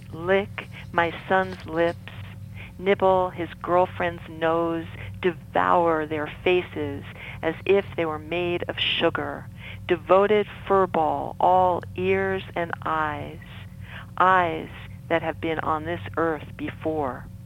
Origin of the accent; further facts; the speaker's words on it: New York City, New York, United States; moved away as an adult; now in Los Angeles, United States; But I grew up in New York City, but I moved to Los Angeles, and I didn't learn how to drive until I was 25 years old.